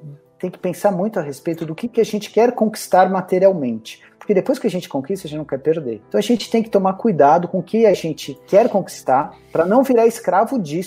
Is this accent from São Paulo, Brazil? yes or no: yes; São Paulo, Brazil; Eu falei, eu sou de São Paulo.